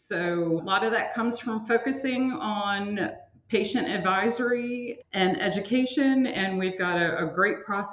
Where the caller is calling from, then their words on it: Raleigh, North Carolina, United States; I am calling in from Raleigh, North Carolina, the Research Triangle Park area.